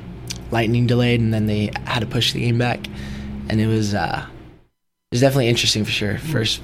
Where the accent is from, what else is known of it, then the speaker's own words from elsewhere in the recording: San Diego, California, United States; I'm from San Diego, California.